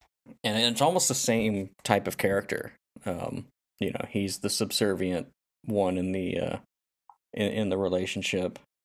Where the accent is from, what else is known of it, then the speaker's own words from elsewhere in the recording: the South, United States; And I grew up in the South, so.